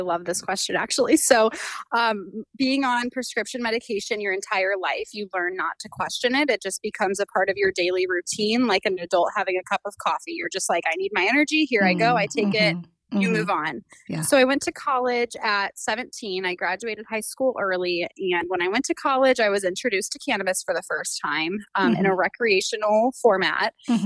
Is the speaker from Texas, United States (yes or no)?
no; St. Louis, Missouri, United States; So my childhood was incredibly, you know, traditional nuclear family.